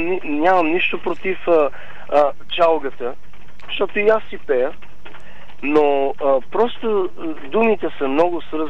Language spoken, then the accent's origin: Bulgarian; Samokov, Sofia Province, Bulgaria; От Самоков.